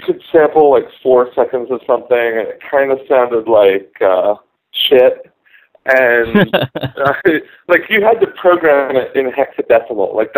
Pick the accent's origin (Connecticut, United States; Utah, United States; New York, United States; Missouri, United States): Missouri, United States; Kansas City; Oh, I grew up in Kansas City, Missouri.